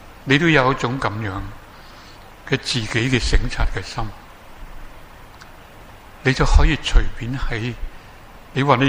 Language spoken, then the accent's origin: Cantonese; China; 唔好好似我哋中国人有呢句，好多人都识讲噶啦